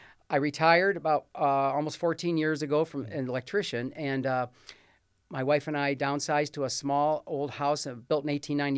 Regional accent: Perrysburg, Ohio, United States; all those years of growing up in Perrysburg, raising family

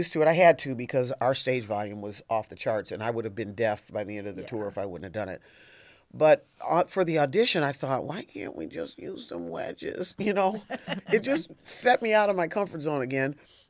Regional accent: Toledo, Ohio, United States; He was from Lima. I'm from Toledo, you know, da, da, da.

